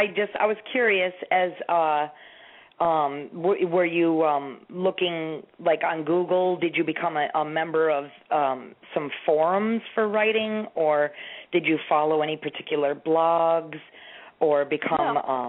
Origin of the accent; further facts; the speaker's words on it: New Jersey, United States; also born or lived in all over the country; So, I'm from New Jersey, but I've lived all over, so that's why I have a little of this and a little of that.